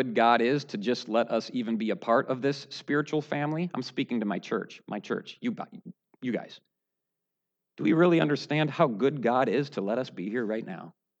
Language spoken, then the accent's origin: English; United States; America, and I speak of America because I'm American and I'm most familiar with my own culture